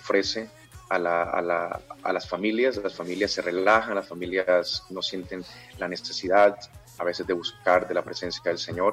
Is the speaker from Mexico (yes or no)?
no; Colombia; porque yo creo que ya es hora que nosotros como colombianos también podamos